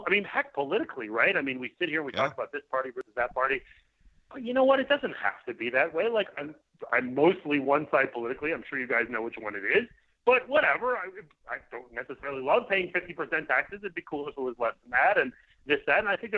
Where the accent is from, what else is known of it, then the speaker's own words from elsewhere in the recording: Montreal, Quebec, Canada; It's just because I grew up in Montreal.